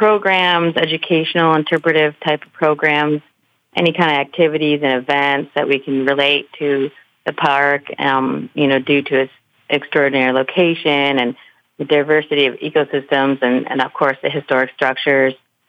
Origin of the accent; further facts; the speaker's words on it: Michigan, United States; I'm a girl from Michigan that never saw whales until I came out here.